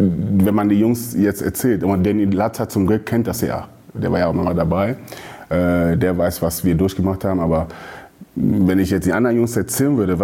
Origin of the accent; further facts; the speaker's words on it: Hanover, Lower Saxony, Germany; now in Ruhr area, Germany; Ich komme aus Hannover, aber bin jetzt lebt im Ruhrgebiet